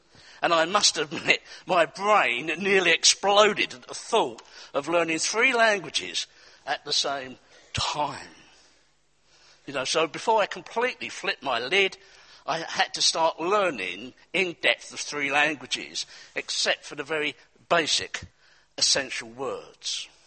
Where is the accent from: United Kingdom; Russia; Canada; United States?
United Kingdom; England; far better than me, and I'm English.